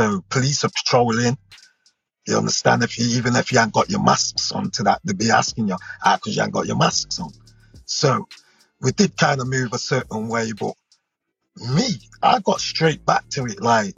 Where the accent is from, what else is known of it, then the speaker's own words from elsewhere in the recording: Nottingham, East Midlands, United Kingdom; I'm in the UK, Nottingham. That's my hometown. That's where I'm at right now.